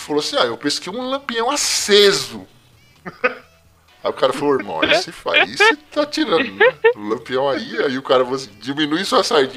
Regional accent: Osasco, São Paulo, Brazil; que eu ouvi num boteco uma vez quando era moleque, lá em Osasco.

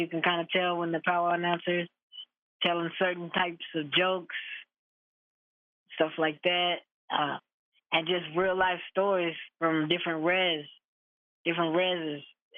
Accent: Oklahoma City, Oklahoma, United States; and we're from the Pawnee Nation, Oklahoma City, born and raised

